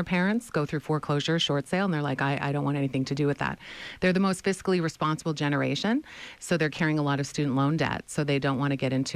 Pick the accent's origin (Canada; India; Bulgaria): Canada; Edmonton, Alberta; now in United States; It's a direct flight from my hometown, Edmonton, Alberta, which is 3.5 hours.